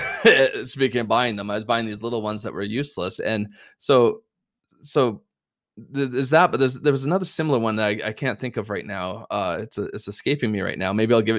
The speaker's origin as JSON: {"language": "English", "country": "Canada", "said": "Technically we're Canadian"}